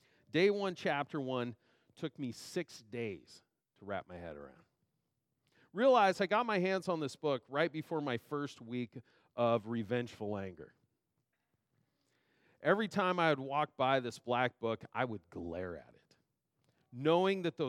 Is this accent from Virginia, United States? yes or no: no; Idaho, United States; also born or lived in Oregon / Washington; Growing up in Idaho, Oregon, Washington, I've come to expect water that is cool and clear